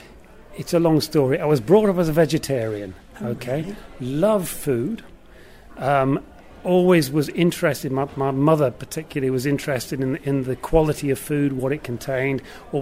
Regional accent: North Shields, North East England, United Kingdom; Yes, I come from the North East. I come from North Shields. Okay, I was born and brought up in North Shields.

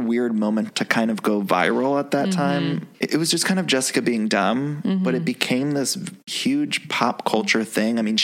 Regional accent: Ohio, United States; I'm from Ohio as well.

